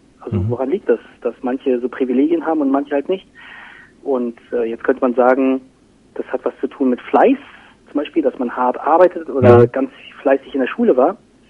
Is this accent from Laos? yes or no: yes; Laos; now in Berlin, Germany; Ich bin aus Laos und bin jetzt Architekt oder habe Architektur studiert zumindest.